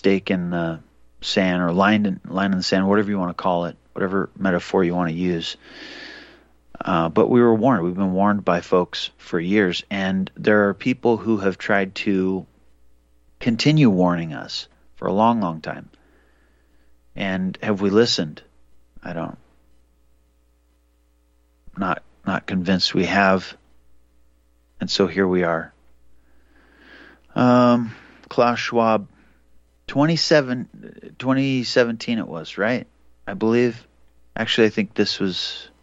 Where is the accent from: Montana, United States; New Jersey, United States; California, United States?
Montana, United States; I remember growing up in Montana, we never found any shortage of things to do.